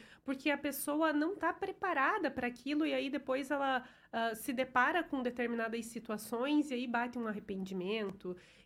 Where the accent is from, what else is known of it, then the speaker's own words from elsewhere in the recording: Ponta Grossa, Paraná, Brazil; now in Carambeí, Brazil; eu sou natural de Ponta Grossa.